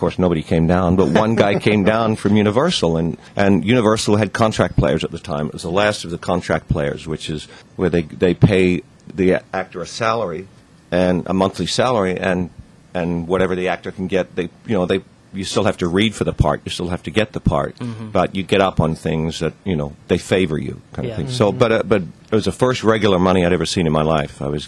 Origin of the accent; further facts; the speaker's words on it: Sydney, New South Wales, Australia; also born or lived in Melbourne / England; I was born in Sydney, Australia, and I moved to Melbourne. And then when I was about 9 years old, I moved to England, and my accent changed a little bit.